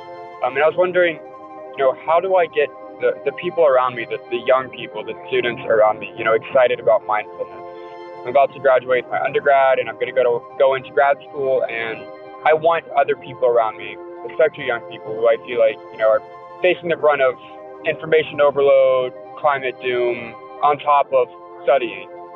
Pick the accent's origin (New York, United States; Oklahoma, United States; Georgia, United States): Oklahoma, United States; Oklahoma City; I'm from Oklahoma City. I'm a student.